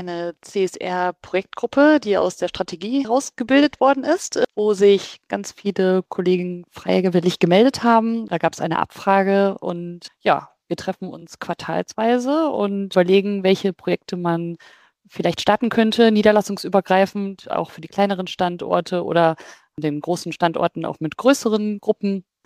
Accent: Ratingen, North Rhine-Westphalia, Germany; Also ich komme aus Ratingen und da komme ich häufig halt auch an der Tafel vorbei

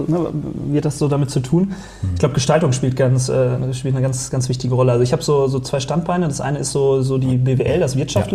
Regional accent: Detmold, North Rhine-Westphalia, Germany; also born or lived in Lemgo; ich bin am Fuße des Hermannsdenkmals aufgewachsen. Und genau, also meine Heimat ist Detmold, bin in Lemgo geboren.

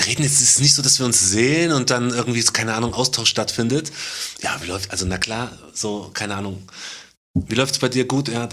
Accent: Leipzig, Saxony, Germany; Ich bin in Leipzig-Grünau aufgewachsen.

